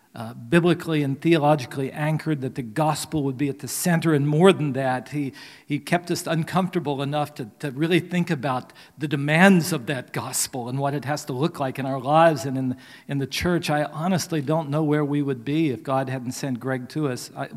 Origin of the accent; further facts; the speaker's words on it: West Virginia, United States; I grew up in West Virginia, so I just think about things in simplistic terms. I try to cover up the hillbilly nature